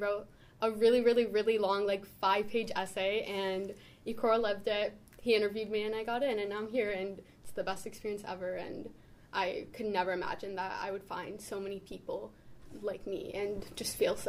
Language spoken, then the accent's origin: English; Calgary, Alberta, Canada; now in Toronto, Canada; I moved from Calgary, Alberta, so You can imagine not no one in my family is really into it. And so coming to Toronto, I knew about TIFF